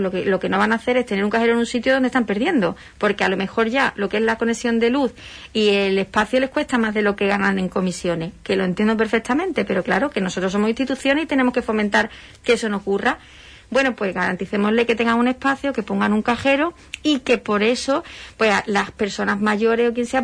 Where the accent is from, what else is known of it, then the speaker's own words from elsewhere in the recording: Huelva, Andalusia, Spain; todo el mundo sabe que soy la de Huelva